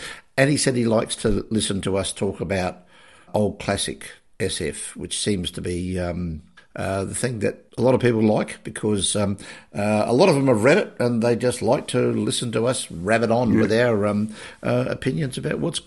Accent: South Australia, Australia; I'm originally from South Australia

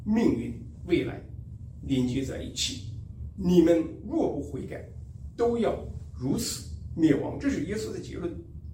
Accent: China; 难道美国人比我们中国人更有罪吗？

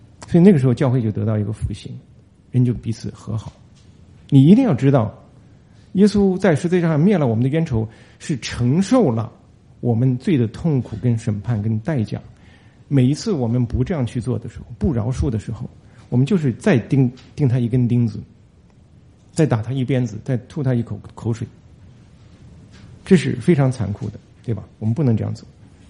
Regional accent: China; now in Chicago, United States; 问我从哪里来。我说从中国来的。

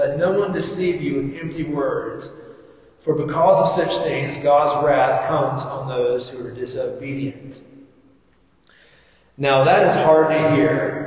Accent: the South, United States; I know I'm from the South, from the backwoods, and I just don't know how hard life can be

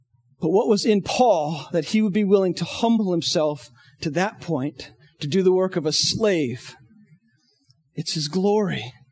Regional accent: Northeast, United States; I grew up in the Northeast, and it's a very elitist mentality there.

